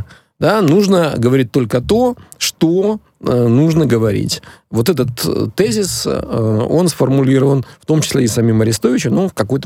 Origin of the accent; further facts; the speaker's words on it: Dnipro, Dnipropetrovsk Oblast, Ukraine; Это мой родной город, поэтому я родился в Днепропетровске, я его прекрасно помню таким. Днепром я его уже не видел.